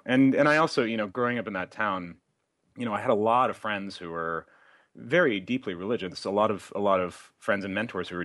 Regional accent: Moscow, Idaho, United States; I think Moscow is like a pretty wonderful place to grow up, because it's got that, like, because it's this small town in Idaho, but it's also got this really good university.

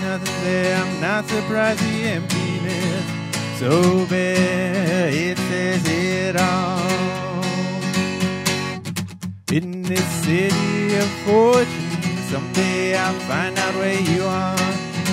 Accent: Golden Valley, Minnesota, United States; It is, yeah. I grew up in Golden Valley, just outside of Minneapolis.

